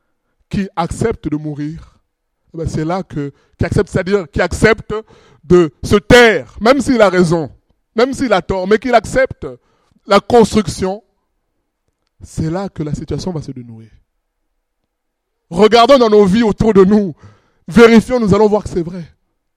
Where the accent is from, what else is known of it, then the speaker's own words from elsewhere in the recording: France; même si je suis français, je comprends que soutenir une patrie, un pays, ben, ça amène toujours à la déception